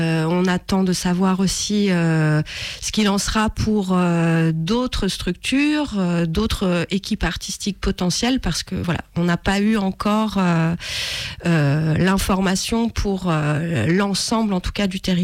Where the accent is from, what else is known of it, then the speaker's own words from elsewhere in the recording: Brittany, France; now in Lyon, France; je suis bretonne d'origine, donc j'ai commencé à travailler là-bas. Et puis ensuite, je suis venue m'installer à Lyon